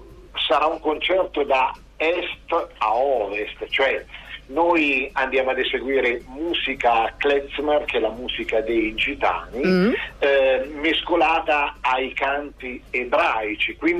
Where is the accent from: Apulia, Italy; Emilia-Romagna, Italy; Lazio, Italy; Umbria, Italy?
Umbria, Italy; Perugia; sono perugino